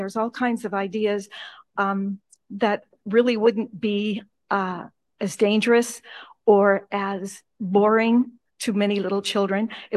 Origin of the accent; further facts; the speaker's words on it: Tarzana, California, United States; from Tarzana.